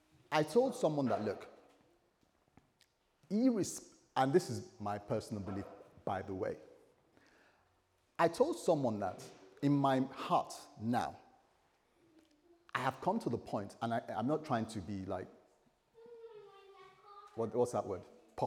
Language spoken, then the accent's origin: English; London, United Kingdom; now in Bristol, United Kingdom; we came from West London to Bristol here. It was a bit of a challenge.